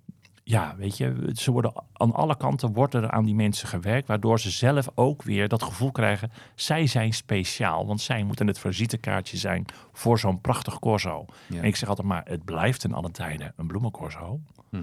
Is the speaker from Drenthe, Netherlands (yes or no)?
no; Rijnsburg, South Holland, Netherlands; dan zeg ik wel eens waar ik vandaan kom, Katwijk, hè, noem ik dan altijd, maar zeg maar, ik ben een onderdeel hoor, Rijnsburg.